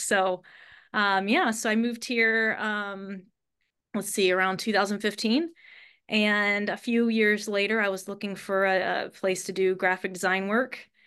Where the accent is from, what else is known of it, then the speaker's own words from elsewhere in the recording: Kentucky, United States; I'm from Northern Kentucky near Cincinnati, Ohio, another area that confuses people because I sometimes say Cincinnati, but I'm really from Northern Kentucky. It's all right on the border of the Ohio River. So I grew up there